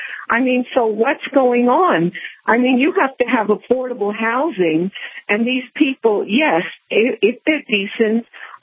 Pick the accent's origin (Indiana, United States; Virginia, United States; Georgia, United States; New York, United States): New York, United States; New York City; I'm 70 years old, and if someone's going to jump at me or smack me, and I came from New York City originally